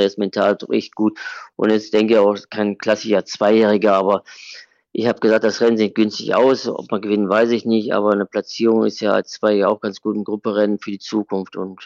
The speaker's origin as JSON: {"language": "German", "town": "Cologne", "region": "North Rhine-Westphalia", "country": "Germany", "said": "als Kölner müssen wir in Köln bleiben."}